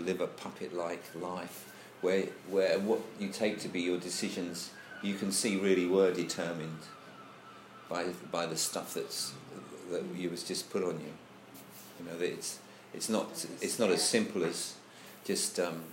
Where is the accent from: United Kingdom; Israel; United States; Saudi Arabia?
United Kingdom; England; I think it does matter that I'm English. You know, I'm sort of plugged into a certain sort of cultural stream from being English